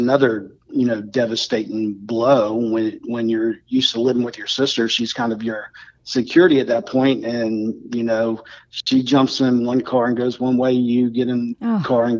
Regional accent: Portsmouth, Virginia, United States; born there; I was born in Portsmouth, Virginia, and I was born in a normal family.

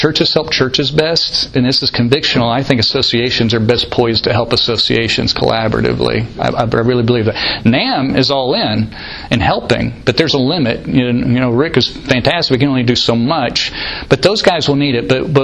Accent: Northeast, United States; You know, I'm from the Northeast, and there's so many things that I envy in the South.

